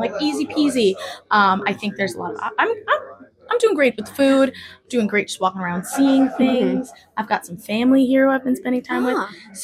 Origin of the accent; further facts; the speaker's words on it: New York, United States; I mean, even in different places in the States, I experienced that because I'm from New York.